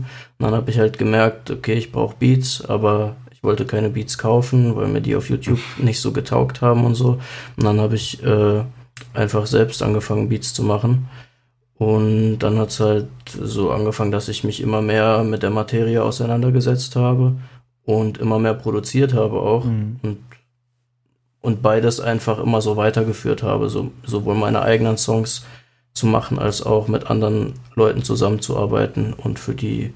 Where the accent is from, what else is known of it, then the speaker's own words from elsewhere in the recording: Baden-Baden, Baden-Württemberg, Germany; now in Saarland, Germany; Gebürtig bin ich nicht aus dem Saarland. Ich komme ursprünglich aus Baden-Württemberg, aus Baden-Baden.